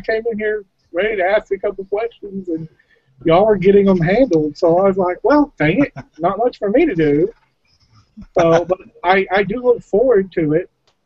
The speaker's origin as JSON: {"language": "English", "region": "Texas", "country": "United States", "said": "I'm from Texas, so the whole"}